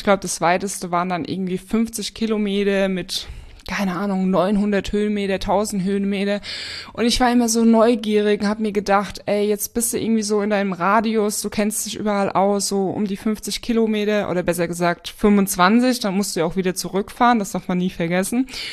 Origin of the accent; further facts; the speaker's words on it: Bavaria, Germany; hab so mit so meine Heimat eigentlich erkundet, weil ich sag mal, im Spessart